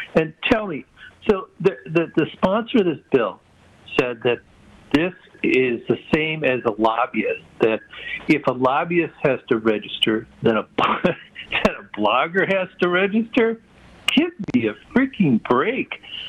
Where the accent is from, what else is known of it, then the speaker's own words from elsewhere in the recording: Wisconsin, United States; accent: Wisconsin; now in Oregon, United States; You notice I still have my Wisconsin accent.